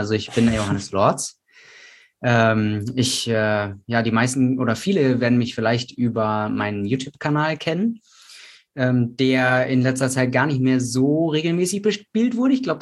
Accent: Frankfurt, Hesse, Germany; also born or lived in Portugal; Also ich komme aus Hessen ursprünglich, da bin ich groß geworden im Raum Frankfurt am Main. Da bin ich im Prinzip erstmal groß geworden, bis ich in die 2. Klasse gekommen bin. Dann habe ich tatsächlich 4 Jahre lang in Portugal gelebt

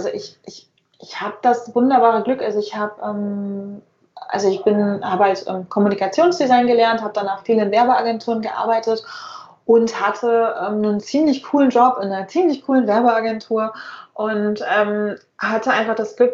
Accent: Germany; born there; Ich bin ja in der DDR geboren, in der ehemaligen.

